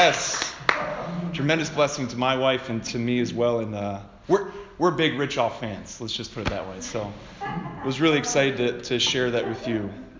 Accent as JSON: {"language": "English", "town": "Toledo", "region": "Ohio", "country": "United States", "tie": "born or raised there", "said": "So as Joey said, I'm from Toledo, Ohio. I've lived in Toledo all my life. I really like Toledo."}